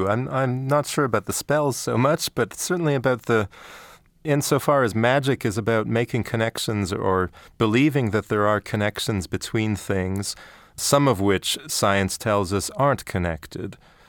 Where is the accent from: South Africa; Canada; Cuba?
Canada; growing up in Canada, after a while, it became almost normal that, you know, a lot of Canadians were hyphenated Canadians.